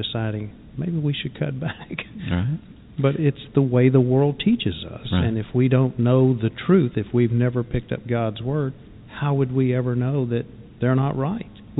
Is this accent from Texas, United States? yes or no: yes; Houston, Texas, United States; But Pastor, it seems perfectly normal growing up in Houston, fourth largest city in the United States